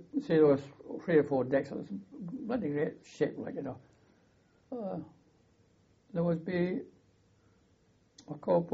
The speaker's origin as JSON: {"language": "English", "region": "Scotland", "country": "United Kingdom", "said": "Well, being a Scotsman, Christmas didn't matter so much to you. It was New Year, wasn't it?"}